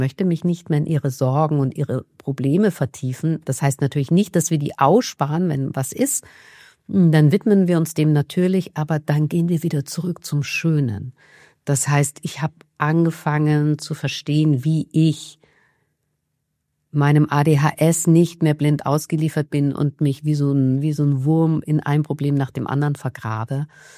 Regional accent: Vienna, Austria; Ich komme ja aus Wien.

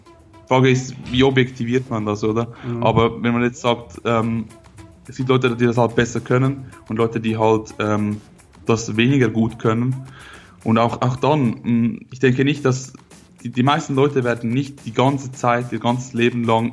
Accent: Switzerland; Ich komme aus der Schweiz, wie man hört.

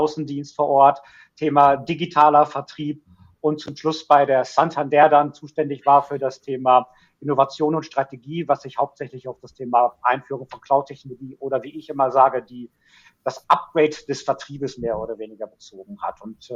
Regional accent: North Rhine-Westphalia, Germany; dann doch mittlerweile 48 Jahre alt, wie ich immer sage, Kind des Ruhrgebiets durch und durch

